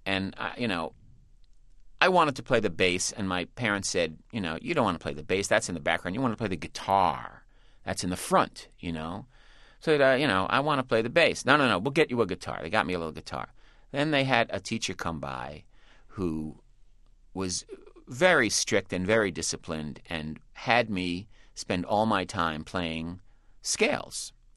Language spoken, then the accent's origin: English; New York City, New York, United States; growing up in New York, and in particular going to the UN school, which is, I went to the United Nations school from kindergarten all the way through high school.